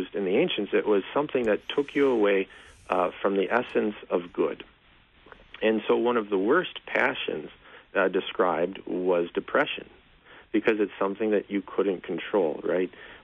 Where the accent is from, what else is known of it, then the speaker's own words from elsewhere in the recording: Wisconsin, United States; You know, we're from Wisconsin.